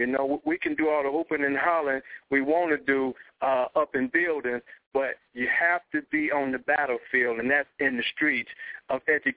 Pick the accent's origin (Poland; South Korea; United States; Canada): United States; Detroit, Michigan; Well, I'm from Detroit, but my